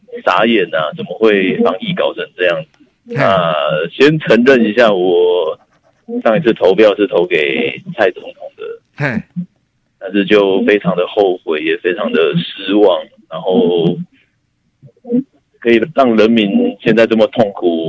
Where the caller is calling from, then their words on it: Taitung County, Taiwan; 对，台东，